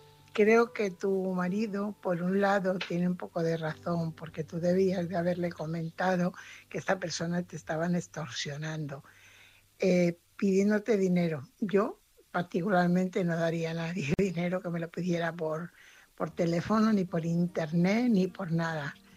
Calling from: Fuenlabrada, Community of Madrid, Spain; corresponsal de Fuenlabrada.

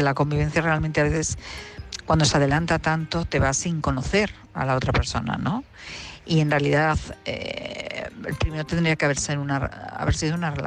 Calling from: Madrid, Community of Madrid, Spain; de Madrid.

